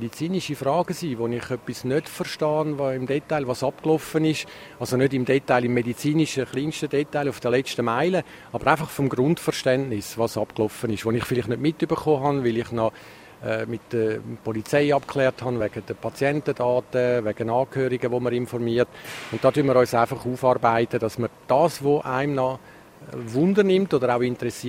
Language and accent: German; Zurich, Switzerland; Dass jemand im Haus, wo ich aufgewachsen bin, in Zürich, runtergekommen ist mit einem Zeitungsartikel